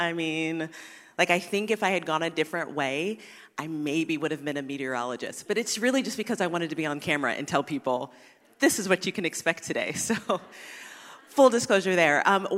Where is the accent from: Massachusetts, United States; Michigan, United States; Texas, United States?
Texas, United States; How y'all doing? I'm from Texas. We'll get that out of the way.